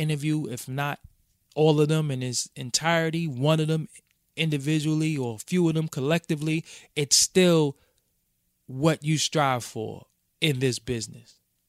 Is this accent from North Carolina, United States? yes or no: no; Brooklyn, New York, United States; And yo, you here and you from Brooklyn, I'm from Brooklyn, couldn't wait to see you.